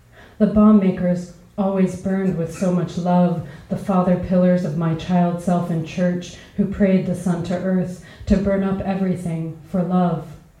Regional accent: Los Alamos, New Mexico, United States; I grew up in Los Alamos, New Mexico, which is where the first atomic bombs were made and where there's still a nuclear laboratory.

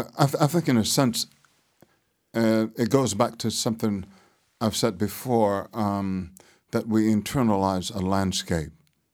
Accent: Bogalusa, Louisiana, United States; growing up in Bogalusa, Louisiana, a place that was a curse and a blessing.

